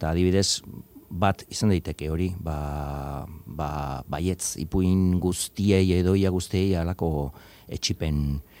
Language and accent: Basque; Barakaldo, Basque Country, Spain; Ni Barakaldokoa naiz, hori herri obrero eta orain nahiko itxura aldatuta dagoen herri batekoa